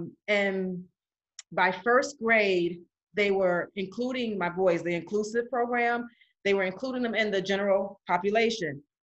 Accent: New York, United States; My best friend, I actually, I'm from New York. Oh. Born and raised.

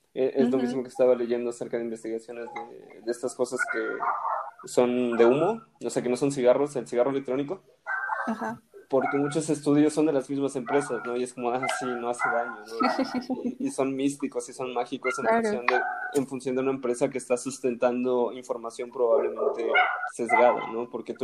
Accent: Mexico; now in Canada; a mí me comentó como yo soy de México, pues me dijo, ah, tú no eres de aquí.

